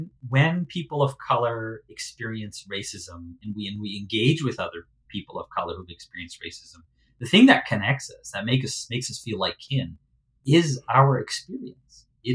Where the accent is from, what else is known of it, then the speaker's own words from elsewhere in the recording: Tanzania; now in Canada; being an immigrant at the time, my identity wasn't necessarily immediately tied to Canada. It was more tied to Tanzania. And I'd say, I'm Tanzanian.